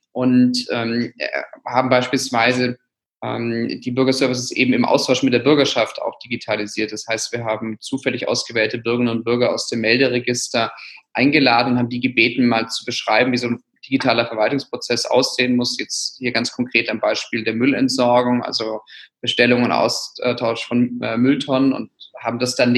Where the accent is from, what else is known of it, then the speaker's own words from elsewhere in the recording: Stuttgart, Baden-Württemberg, Germany; Stuttgart ist meine Heimatstadt. Ich bin in Stuttgart geboren und aufgewachsen, knapp 19 Jahre dort gelebt, meine gesamte Schulzeit verbracht